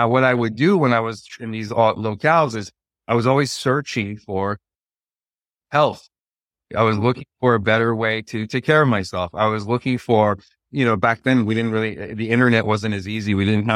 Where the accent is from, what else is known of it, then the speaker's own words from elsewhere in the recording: Washington, District of Columbia, United States; so I grew up in Washington, D.C.